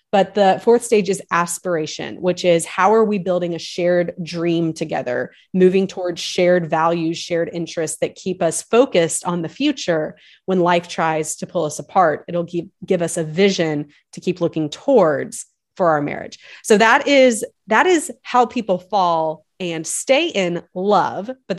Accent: the South, United States; now in Nashville, United States; So we live just outside of Nashville now, but we grew up in the South.

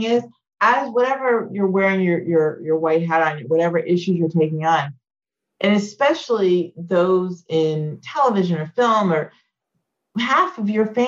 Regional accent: Clemson, South Carolina, United States; And again, I'm a kid growing up in Clemson, South

